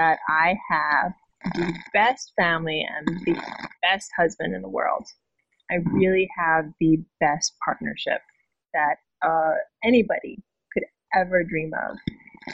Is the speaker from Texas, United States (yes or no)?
no; Hawaii, United States; I mean, I'm from Hawaii. I go home at least 2 times a year.